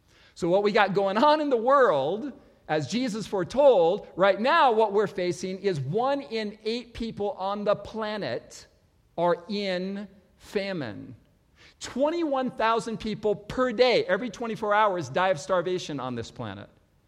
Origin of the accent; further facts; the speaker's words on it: San Pedro, California, United States; also born or lived in Los Angeles; Like me in San Pedro, California, where I grew up in Los Angeles, jumping on my new skateboard and going to the highest hill